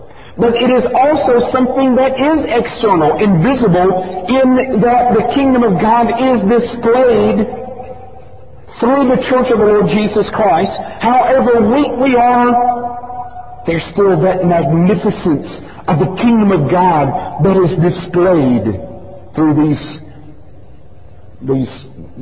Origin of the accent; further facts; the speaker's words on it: Alabama, United States; You know, growing up in Alabama, Bear Bryant, Karen remembers it.